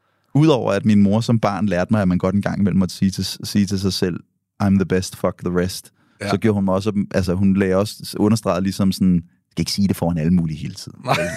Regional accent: Hørsholm, Capital Region of Denmark, Denmark; moved away; jeg voksede op i Hørsholm. Den er fin, ikke?

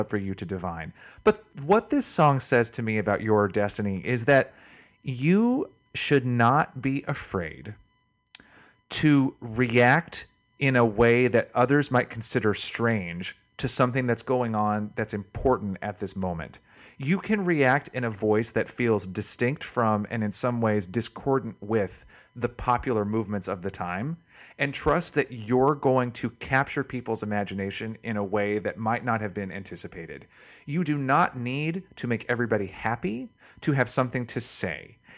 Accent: the South, United States; And I can attest that growing up in the South in the 80s, you would frequently hear people still say

